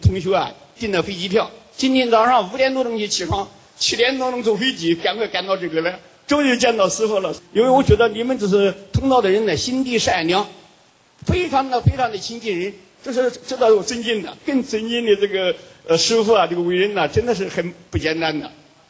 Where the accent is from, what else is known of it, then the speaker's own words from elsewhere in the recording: China; 我是从大陆来的，是一个中医针灸专家。